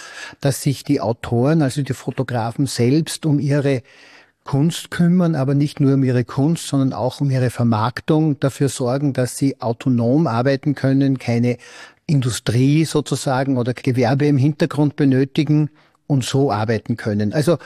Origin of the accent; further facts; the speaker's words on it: Laakirchen, Upper Austria, Austria; ich bin ja aus La Kirchen, also ganz in der Nähe von Gmunden